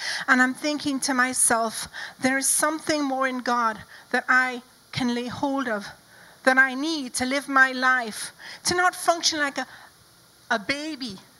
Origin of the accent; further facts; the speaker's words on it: Jamaica; I grew up in Jamaica.